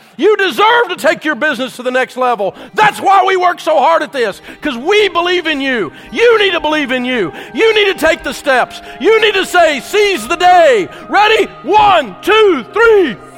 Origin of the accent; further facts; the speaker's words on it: the South, United States; And I'm a Southerner. I mean, that Southern yell